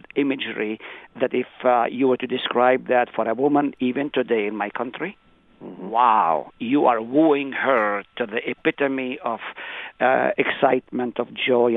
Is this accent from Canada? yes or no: no; Haifa District, Israel; But go to my country and go back even 40 years ago when I was growing up on Mount Carmel. There were no cities like we have today. Yes, my hometown is big